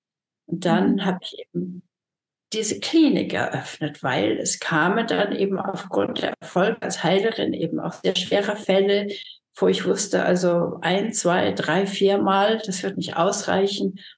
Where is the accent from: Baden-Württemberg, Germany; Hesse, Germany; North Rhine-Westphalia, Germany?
Hesse, Germany; also ich komme aus dem Taunus